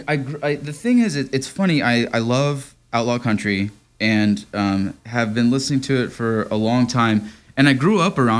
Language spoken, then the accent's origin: English; Texas, United States; I grew up in South Texas and, very biblical, like lots of gospel stuff going on there.